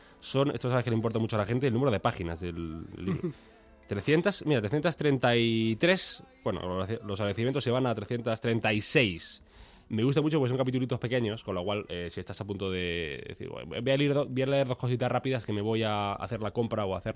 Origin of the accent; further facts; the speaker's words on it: Albolote, Andalusia, Spain; yo empecé en la radio de mi pueblo, esto queda muy granadino además, en una radio que se llamaba Radio Albolote, que era la radio del pueblo donde yo vivía, hace 6 años.